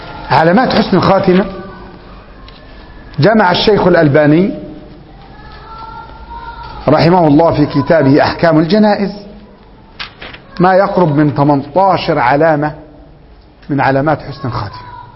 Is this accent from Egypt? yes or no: yes; Upper Egypt, Egypt; عندنا في الصعيد في قريتنا